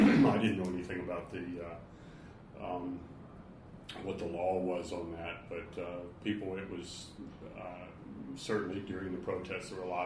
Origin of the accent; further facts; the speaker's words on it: North Carolina, United States; you know, this week in my home state of North Carolina.